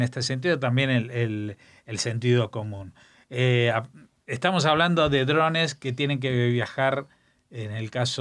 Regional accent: Argentina; accent: Argentine; now in Spain; Yo, como ciudadano español, aunque tenga este acento argentino que no me lo quito después de vivir más de 35 años aquí

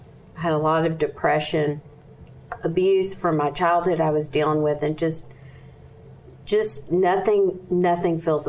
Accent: Longview, Texas, United States; also born or lived in Oklahoma; I was born in Oklahoma in a small town. Then at age five, my parents divorced. And so my mother moved to Texas and married a wonderful man … I grew up in Longview, Texas.

